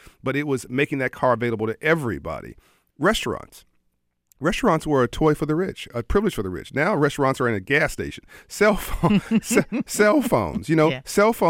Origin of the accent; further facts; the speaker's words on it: Compton, California, United States; born or raised there